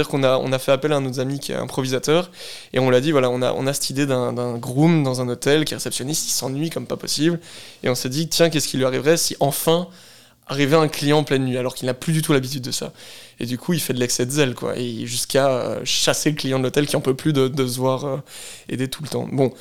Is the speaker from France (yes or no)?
no; Belgium; C'est vrai que pour les francophones belges, on est très axé sur les productions françaises aussi.